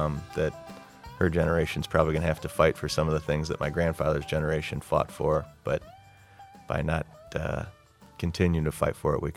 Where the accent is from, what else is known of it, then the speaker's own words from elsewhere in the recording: Detroit, Michigan, United States; But I still remember a time, like when I was growing up in Detroit, I remember how people walked around.